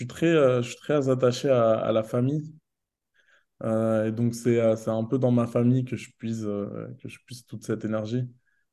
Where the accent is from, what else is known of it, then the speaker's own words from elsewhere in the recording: Bondy, Île-de-France, France; Je suis né à Bondy, en Île-de-France, la ville d'Mbappé, justement.